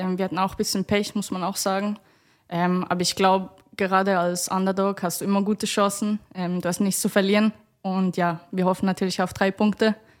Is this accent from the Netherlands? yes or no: no; Switzerland; now in Potsdam, Germany; Bei uns in der Schweiz, wir hatten viel weniger technische Sachen.